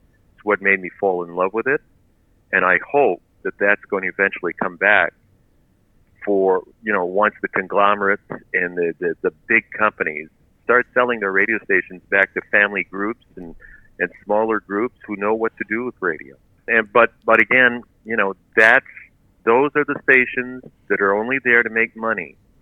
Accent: Coaticook, Quebec, Canada; English is a second language; I'm from Quaticook, not far from the border.

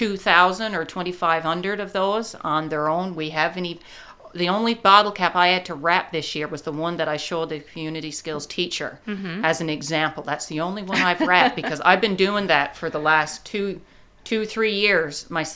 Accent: Quebec, Canada; because I'm from the North Shore, Lower North Shore.

